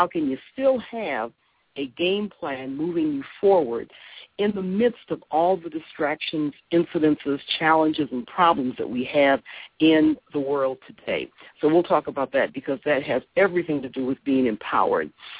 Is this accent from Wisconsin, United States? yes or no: no; Detroit, Michigan, United States; I'm from Detroit, so, I mean, that was all about having a job, getting a home, taking care of your family, and moving up into the middle class.